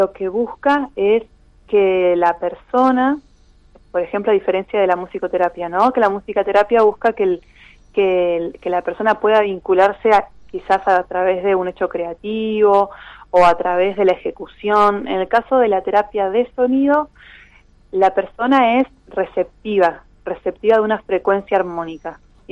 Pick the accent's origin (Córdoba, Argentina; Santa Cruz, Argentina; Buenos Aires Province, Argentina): Santa Cruz, Argentina; El Chaltén; Por mi territorio que es Santa Cruz y sobre todo la cordillera. Entonces, yo soy de Chaltén